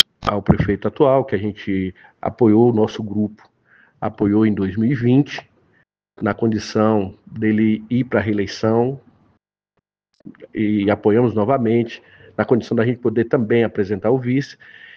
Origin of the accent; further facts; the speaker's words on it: Barra do Furado, Rio de Janeiro, Brazil; born there; eu tenho um irmão, que é Luluzinho, lá de Barra do Furado também, de onde eu nasci